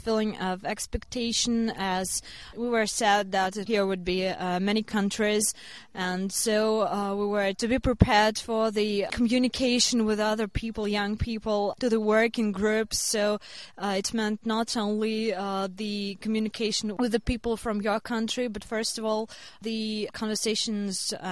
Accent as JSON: {"language": "English", "country": "Russia", "said": "I'm from Russia"}